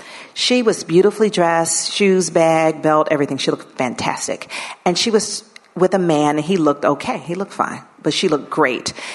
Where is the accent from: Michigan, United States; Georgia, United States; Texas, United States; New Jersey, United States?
Georgia, United States; Atlanta; The first book is about growing up in Atlanta during the Atlanta child murders. When I was a child in Atlanta, 28 black children were killed, and two of them were students at my elementary school.